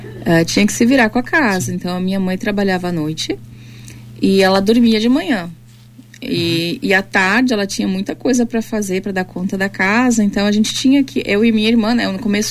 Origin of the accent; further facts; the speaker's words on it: Bento Gonçalves, Rio Grande do Sul, Brazil; now in Caxias do Sul, Brazil; Mas nasci em Bento, passei toda a minha juventude lá.